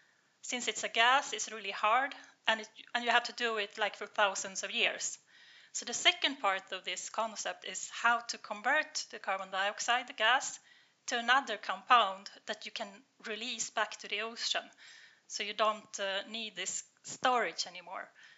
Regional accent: Nacka, Stockholm County, Sweden; I'm from Stockholm. I grew up in Nacka, where I also live right now.

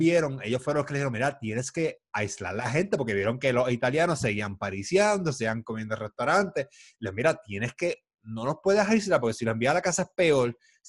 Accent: Puerto Rico; Pero la realidad es que nosotros somos puertorriqueños

